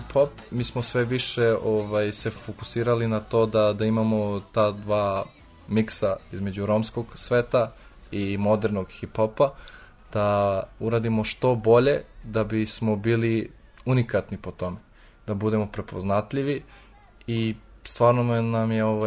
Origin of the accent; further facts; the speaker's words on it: Canada; pa iz Kanade